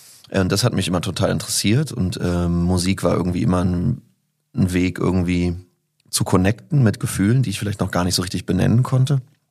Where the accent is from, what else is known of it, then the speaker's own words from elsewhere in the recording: Berlin, Germany; also wir sind relativ prekär in Kreuzberg aufgewachsen